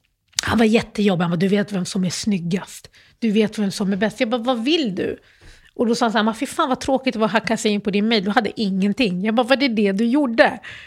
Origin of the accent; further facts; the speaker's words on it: Malmö, Skåne, Sweden; moved away as an adult; Så då växte jag upp i Malmö. Och jag flyttade från Malmö för typ 19 år sedan.